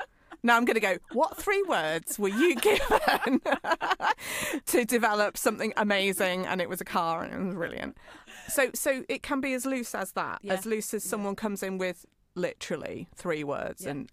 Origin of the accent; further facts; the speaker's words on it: Midlands, United Kingdom; It's like people can tell I'm from the Midlands when I do like buzz.